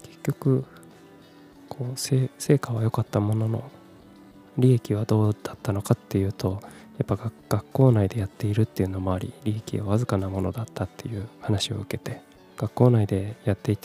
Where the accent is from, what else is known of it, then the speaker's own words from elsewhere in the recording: Kumamoto, Japan; moved away as an adult; also born or lived in Fukuoka / Tokyo; 18歳から福岡、30歳から東京で暮らし、35歳で会社を辞め、地元の熊本でフリーランスのウェブライターとして生きていくことにした僕